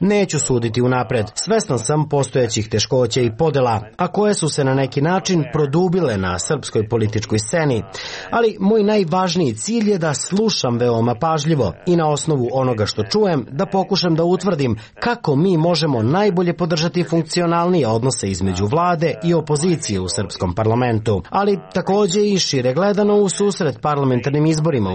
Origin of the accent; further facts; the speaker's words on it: Slovakia; Serbian is a second language; dolazim iz Slovačke, iz zemlje u kojoj se prošle godine dogodilo ubistvo istraživačkog novinara